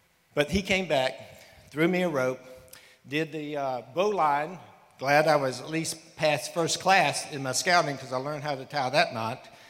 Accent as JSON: {"language": "English", "town": "Americus", "region": "Georgia", "country": "United States", "tie": "born or raised there", "said": "I was born and raised in Americus, Georgia, down in South Georgia."}